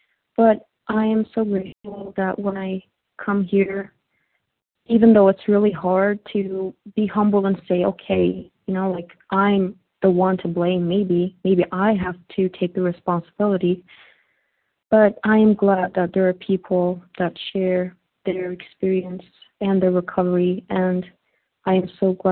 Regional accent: Turkey; from Turkey

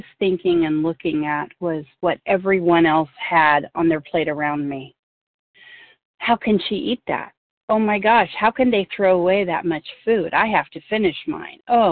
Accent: Marysville, California, United States; I'm from Marysville, California.

